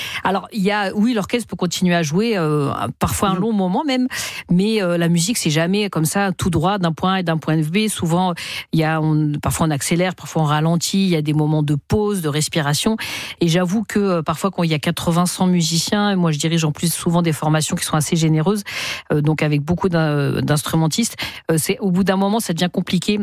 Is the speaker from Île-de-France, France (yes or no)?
yes; Pantin, Île-de-France, France; j'ai grandi aussi à Pantin